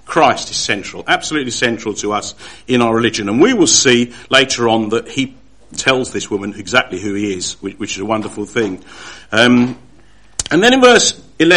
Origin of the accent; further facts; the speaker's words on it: England, United Kingdom; Because us English people are very polite.